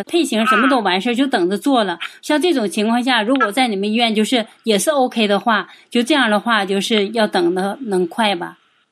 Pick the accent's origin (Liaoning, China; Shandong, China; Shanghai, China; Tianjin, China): Liaoning, China; Shenyang; 我是沈阳人呢，